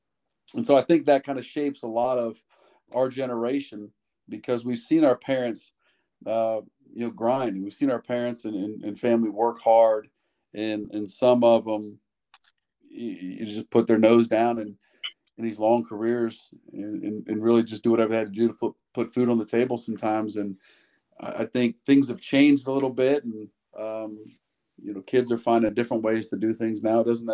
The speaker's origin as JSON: {"language": "English", "town": "Dayton", "region": "Ohio", "country": "United States", "tie": "born or raised there", "said": "I grew up in Dayton, Ohio, in a town called Vandalia Butler."}